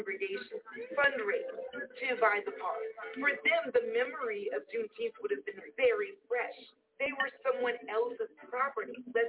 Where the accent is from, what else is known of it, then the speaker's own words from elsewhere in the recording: Houston, Texas, United States; When I was growing up in Houston, I knew the name Yates because it was the name of a high school, Jack Yates High School in Third Ward.